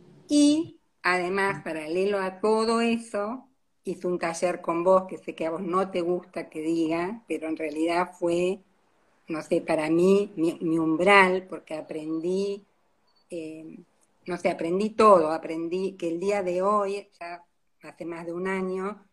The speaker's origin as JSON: {"language": "Spanish", "town": "Río Gallegos", "region": "Santa Cruz", "country": "Argentina", "said": "porque yo vivo en Río Gallegos, que no sé si lo aclaraste, soy de Río Gallegos."}